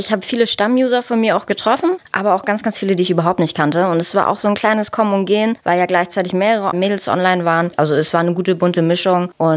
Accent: Germany; ich bin 24 Jahre alt, ich komme aus Nähe Hamburg

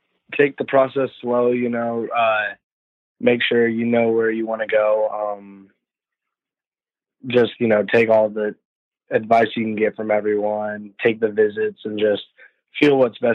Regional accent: Columbia, United States; Everybody was there because I'm from Columbia.

